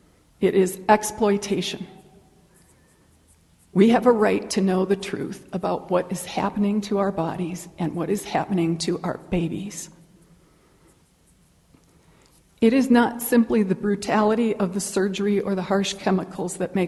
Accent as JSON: {"language": "English", "town": "Chicago", "region": "Illinois", "country": "United States", "moved": "as an adult", "lives_now": "Fort Collins, United States", "said": "In September of 1974, I moved out here from the Chicago area into the dorm at CSU as a freshman."}